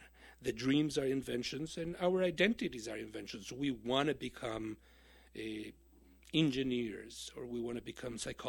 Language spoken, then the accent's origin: English; Mexico; now in United States; I am an immigrant, as you know. I was born and raised in Mexico and came to the United States.